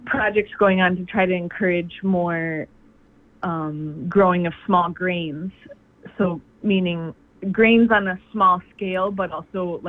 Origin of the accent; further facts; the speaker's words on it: Illinois, United States; which is kind of ironic because I'm from Illinois, which is like, you know, one of the corn growing mecca